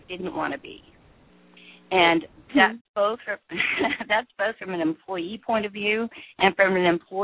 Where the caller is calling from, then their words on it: Corvallis, Oregon, United States; I'm calling in from Corvallis, Oregon.